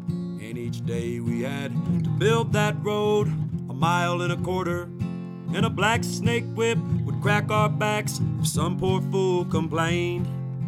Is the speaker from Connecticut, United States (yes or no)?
no; San Benito, Texas, United States; born there; I was born down in South Texas in a hospital that ain't even there anymore. You know what I mean? San Benito, Texas. That's where I was born, same town as